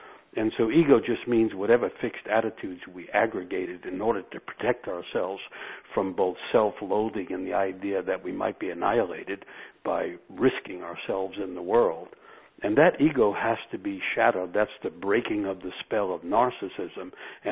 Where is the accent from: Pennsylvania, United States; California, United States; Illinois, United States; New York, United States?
New York, United States; New York City; born there; I was born in New York City, and my idea of nature was Central Park, which is a great place.